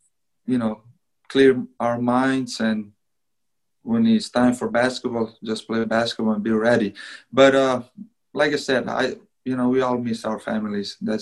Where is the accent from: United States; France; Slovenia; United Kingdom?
Slovenia; You know, I'm from Slovenia, it's only 2 million people